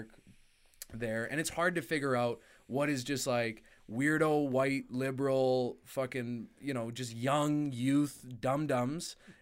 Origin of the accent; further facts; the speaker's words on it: Ardrossan, Alberta, Canada; also born or lived in British Columbia; I grew up in Ardrossan.